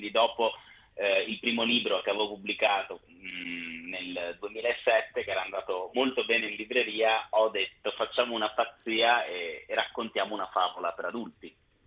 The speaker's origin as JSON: {"language": "Italian", "region": "Veneto", "country": "Italy", "tie": "born there", "said": "Io sono nato vicino all'Adige e al Po, e quindi credo che l'acqua sia qualcosa di importante."}